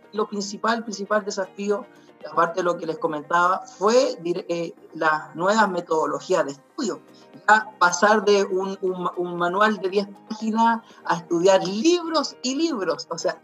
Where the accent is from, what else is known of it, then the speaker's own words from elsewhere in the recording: Rancagua, O'Higgins, Chile; siendo que tenía al lado Santiago, siendo que yo vengo de Rancagua.